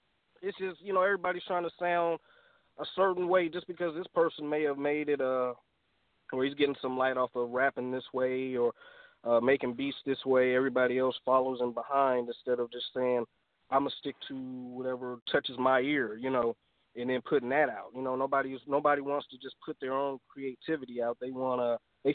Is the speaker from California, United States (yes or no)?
yes; Oakland, California, United States; Man, I'm originally from East Oakland, California, you know what I'm saying?